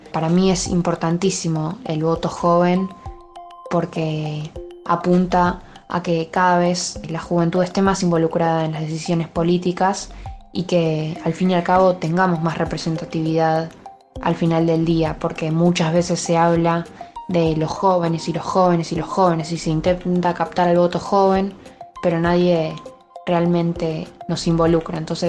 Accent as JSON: {"language": "Spanish", "region": "Buenos Aires", "country": "Argentina", "said": "tengo 16 años y soy del barrio de Caballito"}